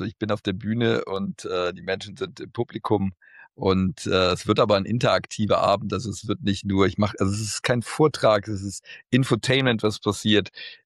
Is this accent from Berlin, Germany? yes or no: no; Mönchengladbach, North Rhine-Westphalia, Germany; born there; in Mainz und in Mönchengladbach in meiner Geburtsstadt.